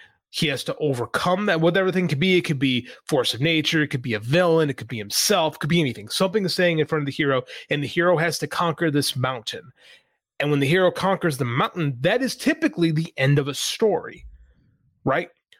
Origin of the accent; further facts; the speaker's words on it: United States; I couldn't tell you where Saskatoon is. I'm from America